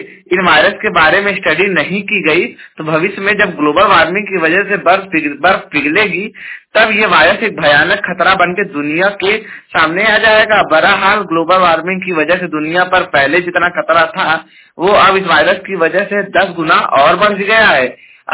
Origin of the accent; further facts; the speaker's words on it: Jaunpur, Uttar Pradesh, India; और मैं उत्तर प्रदेश के जौनपुर जिले का निवासी हूं